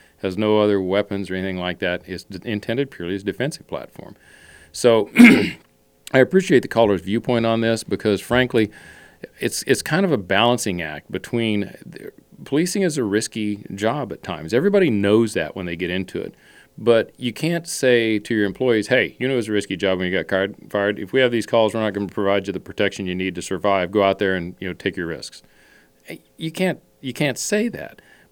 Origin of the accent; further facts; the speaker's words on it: Kansas, United States; a young officer or even a kid growing up in Kansas.